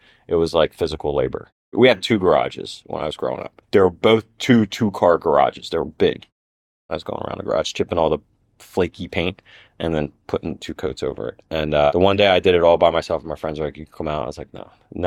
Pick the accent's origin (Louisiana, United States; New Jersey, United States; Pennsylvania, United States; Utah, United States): Pennsylvania, United States; Glenside; Glenside, Pennsylvania.